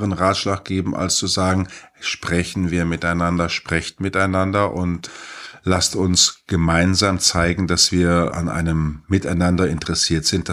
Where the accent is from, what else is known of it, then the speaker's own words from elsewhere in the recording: North Rhine-Westphalia, Germany; für mich als gewohnter Münsterländer